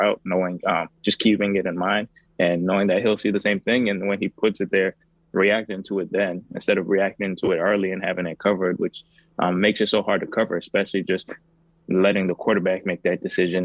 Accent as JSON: {"language": "English", "country": "Canada", "said": "You know, I'm Canadian, so our Thanksgiving was a couple months ago"}